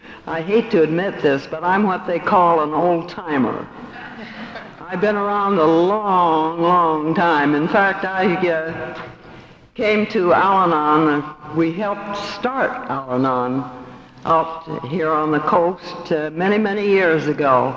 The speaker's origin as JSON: {"language": "English", "town": "San Francisco", "region": "California", "country": "United States", "tie": "born or raised there", "said": "I was born in San Francisco. I'm a native Californian."}